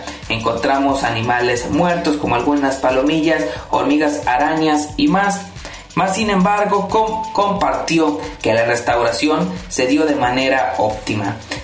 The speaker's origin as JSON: {"language": "Spanish", "country": "Mexico", "said": "no solo como estudiantes de la Universidad de Guadalajara, sino también como mexicanos"}